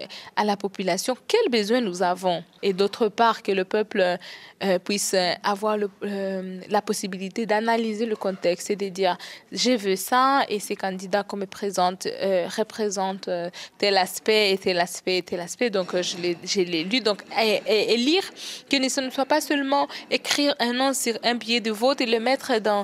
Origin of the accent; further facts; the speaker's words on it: DR Congo; Nous nous battons parce que nous sommes des Congolais et que nous aimons notre pays.